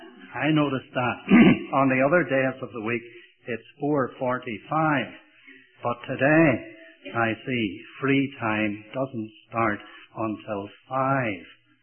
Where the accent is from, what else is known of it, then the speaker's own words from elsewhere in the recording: Ireland; accent: Irish; If a few Irishisms come in here and there